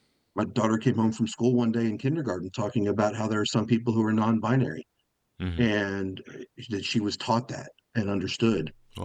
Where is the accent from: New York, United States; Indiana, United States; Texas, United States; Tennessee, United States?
Texas, United States; I was born in Texas, in West Texas, and then I moved to Central Texas as a child, and then I went back to West Texas for college. And then after that, I moved back to Central Texas and lived in Austin area for 20 years